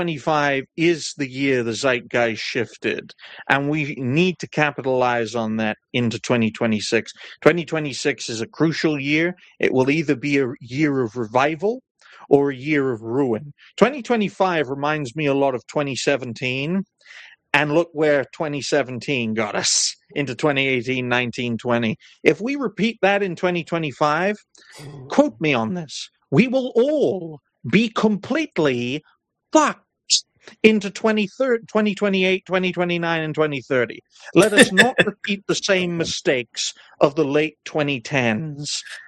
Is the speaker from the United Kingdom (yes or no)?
yes; Wales, United Kingdom; I've picked up their accent, and it sickens me as a Welsh person.